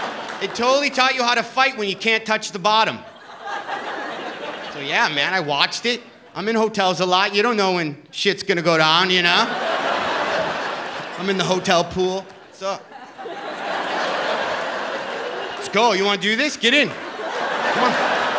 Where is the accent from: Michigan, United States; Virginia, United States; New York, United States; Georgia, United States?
Michigan, United States; Detroit; Found for sale in my hometown of Detroit.